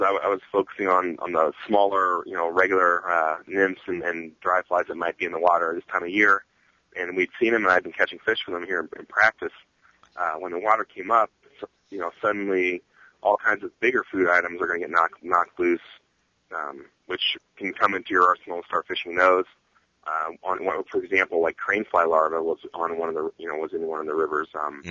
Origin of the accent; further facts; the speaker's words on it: Ohio, United States; I'm from the Midwest. I'm from Ohio. So I was kind of used to the Midwestern kind of landscape.